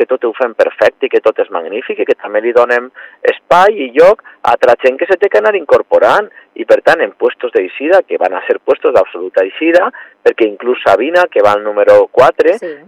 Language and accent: Catalan; Vila-real, Valencian Community, Spain; el que m'importa és el meu poble, és Vila-real, Vila-real primer que res